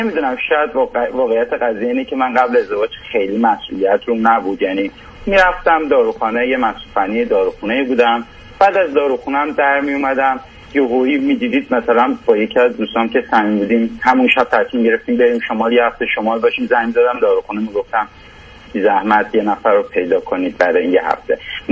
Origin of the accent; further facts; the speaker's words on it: Iran; moved away as an adult; now in Toronto, Canada; تو ایران داروسازیمو خوندم و مدرکمو گرفته بودم، اومدم تورنتو اینجا مدرکمو مثلا ایوالوییت کردم و الانم به عنوان فارماسیست دارم کار میکنم.